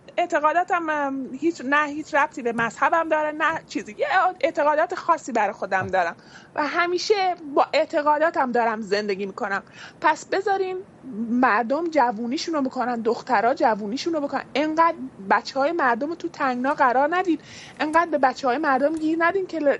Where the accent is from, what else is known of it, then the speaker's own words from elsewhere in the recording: Iran; moved away; من خودم 3 سال از ایران اومدم بیرون، توی کشور کاملا آزاد دارم زندگی میکنم.